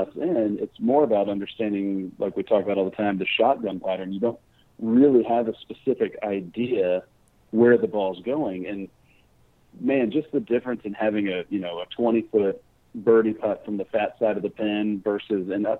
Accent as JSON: {"language": "English", "town": "Dallas", "region": "Texas", "country": "United States", "said": "but since I'm from Dallas, I'm certainly keenly aware that quite a few great players have been coming out of Dallas"}